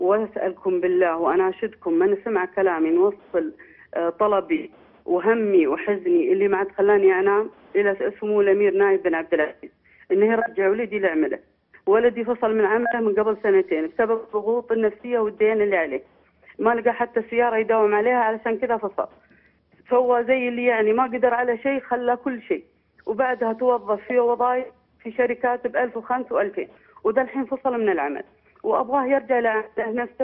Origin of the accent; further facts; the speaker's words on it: Saudi Arabia; أنا سعودية في الأب والجد،